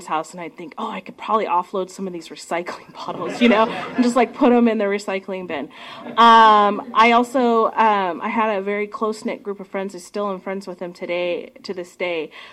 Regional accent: California, United States; moved away as an adult; now in Portland, United States; So when I was 19, I moved from Northern California to Portland.

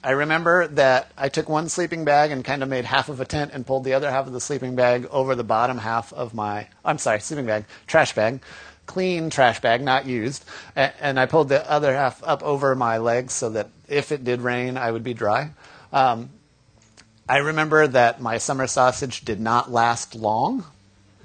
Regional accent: Colorado, United States; I grew up in Colorado, and so that meant I got to spend a lot of time in the mountains.

